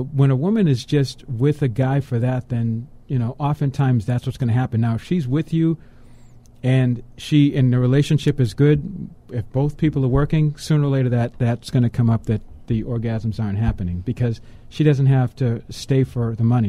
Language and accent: English; Boston, Massachusetts, United States; I'm from Boston, okay, so they have, they had the Boston, Massachusetts Minuteman.